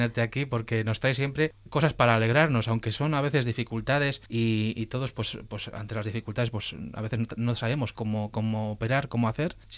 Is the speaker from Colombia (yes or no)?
no; Ramales de la Victoria, Cantabria, Spain; yo soy ramaliego, ¿no? Yo soy de Ramales de la Victoria.